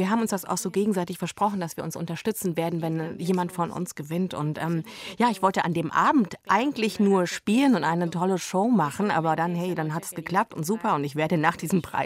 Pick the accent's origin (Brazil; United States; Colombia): Colombia; Aber aufgewachsen bin ich ja in Kolumbien